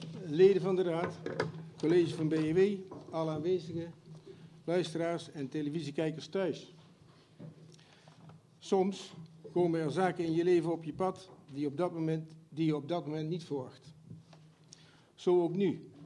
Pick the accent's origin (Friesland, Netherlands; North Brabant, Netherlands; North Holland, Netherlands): North Brabant, Netherlands; Ook genieten wij met volle teugen van het mooie gebied de Maashorst, waar ik ben opgegroeid op de plek waar thans de natuurbegraafplaats is.